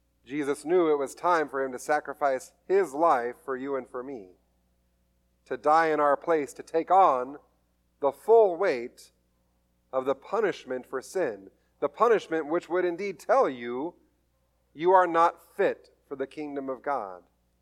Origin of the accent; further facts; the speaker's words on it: California, United States; I am from Southern California in the desert. We grew weeds and cacti.